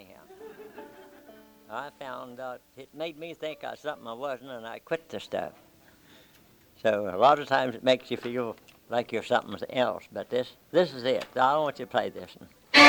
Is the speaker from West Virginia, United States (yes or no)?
yes; West Virginia, United States; So we're here from West Virginia.